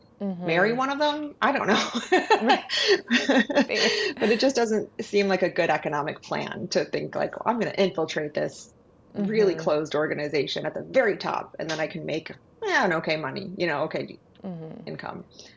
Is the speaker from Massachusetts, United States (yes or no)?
no; Michigan, United States; We grew up together in Michigan